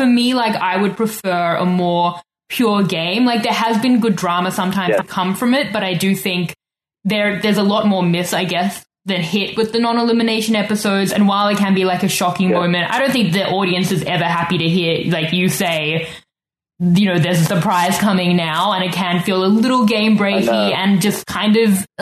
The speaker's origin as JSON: {"language": "English", "town": "Victoria", "region": "British Columbia", "country": "Canada", "said": "like, I'm from Victoria."}